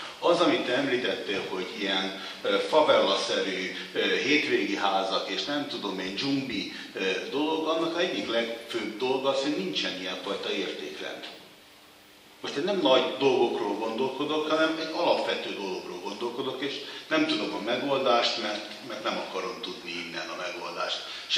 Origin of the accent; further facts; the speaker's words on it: Aquincum, Budapest, Hungary; mert én a Aquincumba, az Almási Balogh Loránd féle gázjári lakótelep mellett születtem, és oda jártam óvodába.